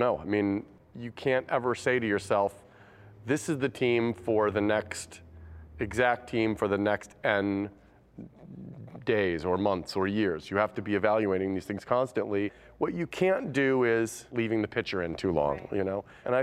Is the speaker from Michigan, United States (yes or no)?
yes; Detroit, Michigan, United States; I told you, you know, when I grew up in Detroit, I was very much I'm taking life as it comes to me.